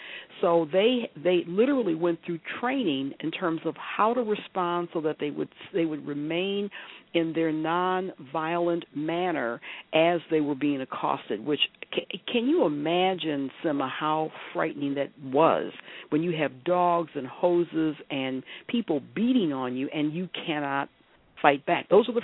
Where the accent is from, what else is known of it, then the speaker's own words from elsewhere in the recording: Detroit, Michigan, United States; I mean, I was from Detroit, so it was just a matter of catching the bus downtown with my uncle